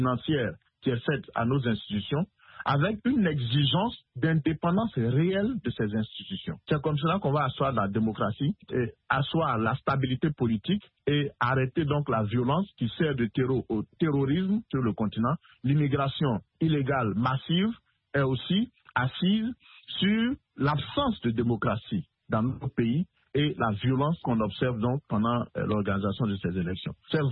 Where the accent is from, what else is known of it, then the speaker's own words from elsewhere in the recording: Côte d’Ivoire; tout récemment en Côte d'Ivoire, mon pays d'origine